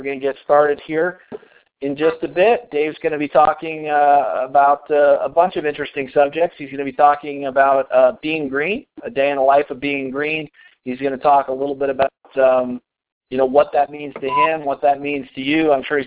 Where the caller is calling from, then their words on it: Colorado, United States; I'm calling in from Colorado tonight.